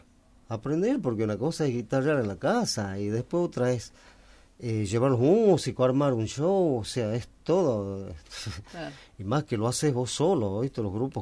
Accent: Aguaray, Salta, Argentina; also born or lived in Tarija; Aguaray, que es mi pueblo, y uno más al año, olvídate, el resto es todo allá.

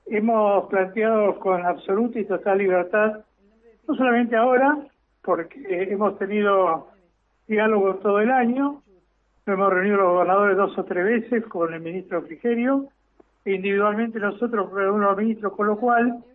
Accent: Patagonia, Argentina; los que somos patagónicos

